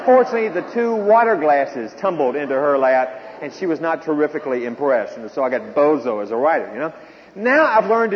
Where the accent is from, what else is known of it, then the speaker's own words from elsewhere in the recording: the South, United States; Now, I grew up as a Southerner, and I could not deal with that very well, because I was used to the old system.